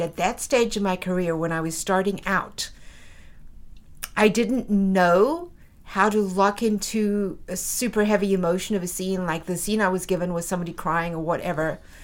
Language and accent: English; South Africa; accent: South African; every so often my South African accent comes out, hey, and also I can bring it out whenever I want to.